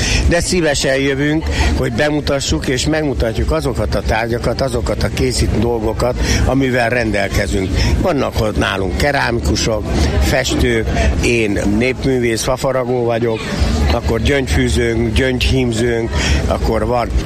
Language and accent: Hungarian; Hungary; így a Felső-Tisza vidékéről származom, és a Felső-Tisza vidéken egy tekenőnek mondják a teknőt